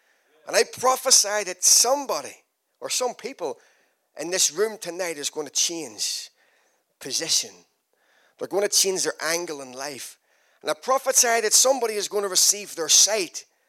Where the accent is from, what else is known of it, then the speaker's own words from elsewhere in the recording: Ireland; now in England; I don't come from Calderdale. I come from Ireland. So if you can't understand my accent, just listen harder.